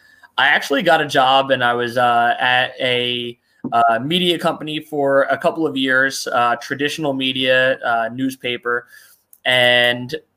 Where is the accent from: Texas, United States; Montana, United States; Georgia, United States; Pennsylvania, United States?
Pennsylvania, United States; Philadelphia; So I grew up here in Philly and went to LaSalle University.